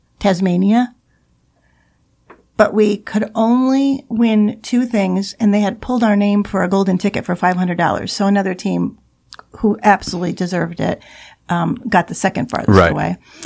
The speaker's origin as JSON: {"language": "English", "region": "New York", "country": "United States", "tie": "born or raised there", "said": "I grew up near Syracuse."}